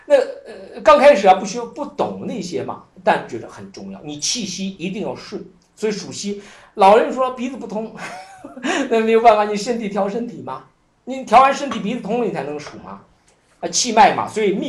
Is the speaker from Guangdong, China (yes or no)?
no; Shaanxi, China; 都我们陕西人最骄傲，每次都给人介绍，在我们陕西在终南山入定